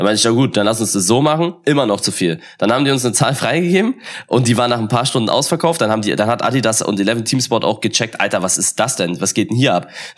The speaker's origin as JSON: {"language": "German", "region": "Berlin", "country": "Germany", "said": "bin Berliner."}